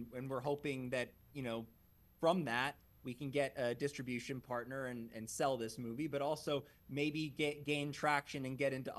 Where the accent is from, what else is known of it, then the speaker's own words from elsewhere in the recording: California, United States; And then I came back home and got to work for my hometown station, KCAL KCBS.